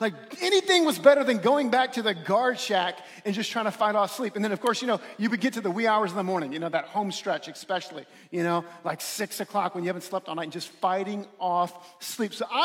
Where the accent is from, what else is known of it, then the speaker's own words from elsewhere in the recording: New Orleans, Louisiana, United States; I grew up in New Orleans.